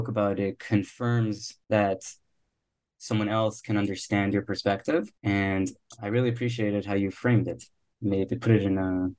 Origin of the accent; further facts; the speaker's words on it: Miami, Florida, United States; and I'm from Miami. So it's a lot of fun to get out and get to the cold and experience that.